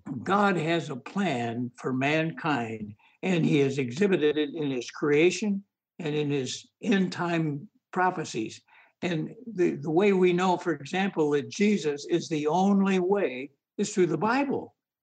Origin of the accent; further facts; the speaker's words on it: Michigan, United States; At first, I grew up in Michigan